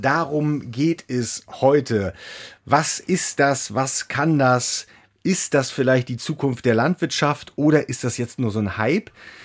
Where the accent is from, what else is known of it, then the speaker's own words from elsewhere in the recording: Rerik, Mecklenburg-Vorpommern, Germany; in Mecklenburg-Vorpommern, in meiner alten Heimat, in Rerik an der Ostsee.